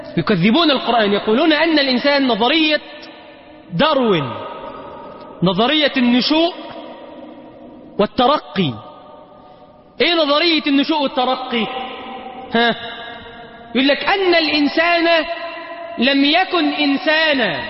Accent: Mansoura, Dakahlia, Egypt; عندنا في المنصورة

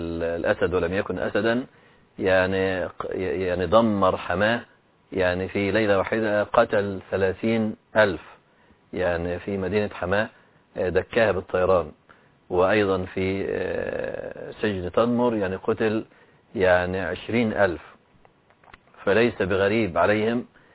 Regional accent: Egypt; كما كان الذين يشجعون الطواغيت عندنا في مصر

